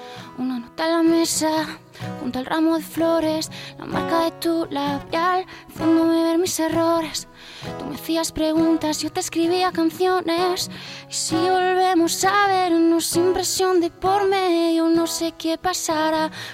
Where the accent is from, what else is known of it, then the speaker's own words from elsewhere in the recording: Bilbao, Basque Country, Spain; Soy un poco de Bilbao.